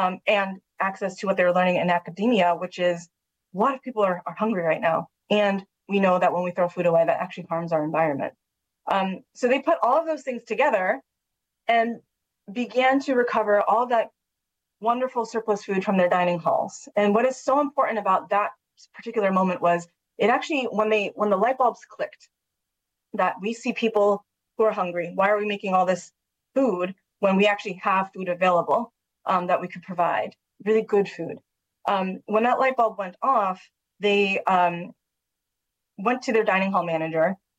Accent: New England, United States; also born or lived in Pittsburgh, United States; now in Washington, United States; So I hail from New England. I'm a New Englander by birth. I grew up in New England and lived for a really long time in Pittsburgh before moving to DC in 2011.

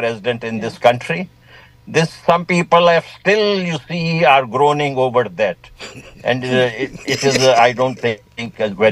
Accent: Pakistan; now I come from South Asia, okay? I have lived many years in South Asia, and I am from Pakistan

